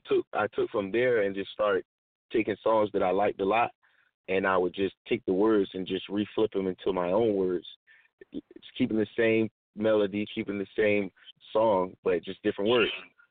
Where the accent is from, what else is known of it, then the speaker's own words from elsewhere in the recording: Norfolk, Virginia, United States; I'm from all over Norfolk. You know what I'm saying? I've lived in almost every neighborhood in Norfolk. I come from Burtley area though, on the south side of Norfolk.